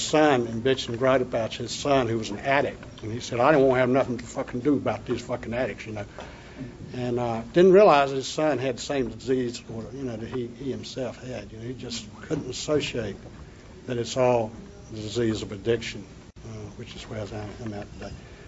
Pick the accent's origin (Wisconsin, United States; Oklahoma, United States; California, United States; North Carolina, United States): North Carolina, United States; I'm North Carolina native and bred. Lived in North Carolina all my life. That's where my accent comes from. Thank goodness I haven't lost it.